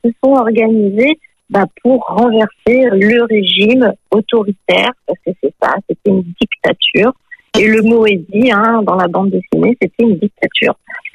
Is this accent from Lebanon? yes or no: no; Paris, Île-de-France, France; C'est pour lui que je suis parisienne d'origine quand même, on n'oublie pas ses jours d'origine.